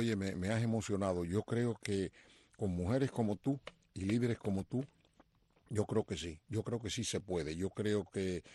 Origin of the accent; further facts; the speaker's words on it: Cuba; now in United States; no tengo patria, porque soy cubano de corazón y americano de pasaporte.